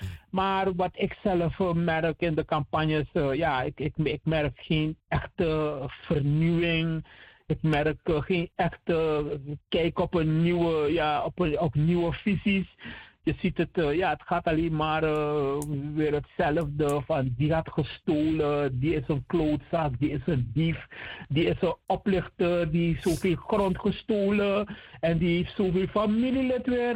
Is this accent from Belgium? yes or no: no; Paramaribo, Suriname; Want in de buurt waar ik ben opgegroeid, Frimangrong, had je heel veel bakbouwinkries.